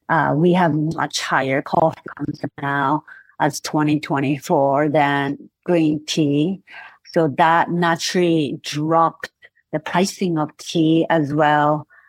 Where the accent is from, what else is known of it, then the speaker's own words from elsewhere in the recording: Shizuoka, Japan; Just from my hometown, Shizuoka, over 85% of tea farmers do not have anybody to take over.